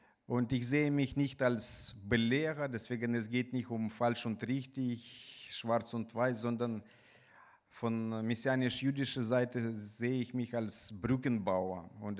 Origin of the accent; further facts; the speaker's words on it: Ukraine; moved away as an adult; now in Germany; bin geboren und aufgewachsen in der Ukraine, habe in der Ukraine Medizin studiert, dann bin ich ausgewandert nach Deutschland und jetzt gehöre ich zu Messianische Gemeinde und Messianische Bewegung in Deutschland